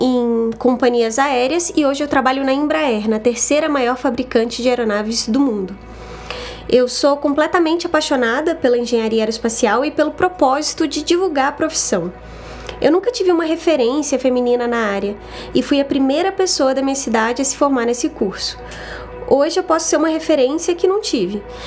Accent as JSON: {"language": "Portuguese", "town": "Ouro Preto", "region": "Minas Gerais", "country": "Brazil", "tie": "born or raised there", "also_born_or_lived": "Mariana", "said": "eu sou mineira, sou da cidade de Ouro Preto. Nasci em Mariana, mas vivi toda a minha vida em Ouro Preto."}